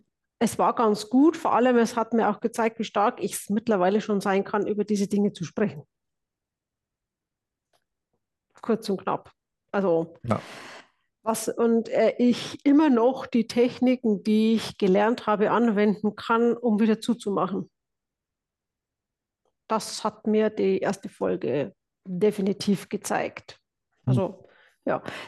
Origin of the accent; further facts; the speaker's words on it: Bavaria, Germany; Ich bin ein Bayer, ein Niederbayer, ein Waschechter.